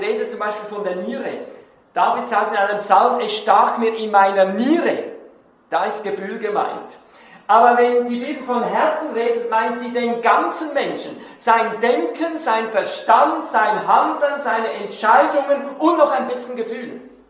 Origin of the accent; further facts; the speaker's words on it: Switzerland; Und dann ist etwas passiert, was wir als Schweizer überhaupt nicht kennen.